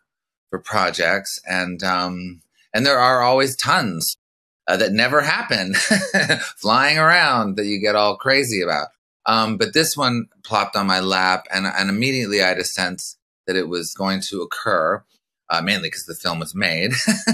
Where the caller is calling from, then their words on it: Los Angeles, California, United States; I'm calling from Laurel Canyon, Los Angeles.